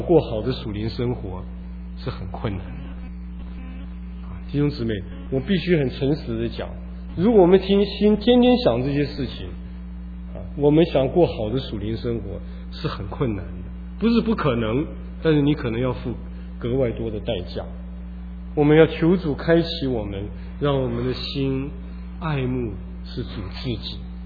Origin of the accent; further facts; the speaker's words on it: China; 我们中国人讲的名师出什么？出高徒啊。